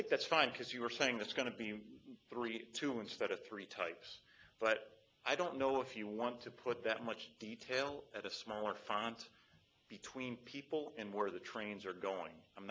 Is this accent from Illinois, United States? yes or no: yes; Illinois, United States; now in Washington, United States; I mean, I'm from Illinois, so everything is flat there, so we orient ourselves with those directions all the time.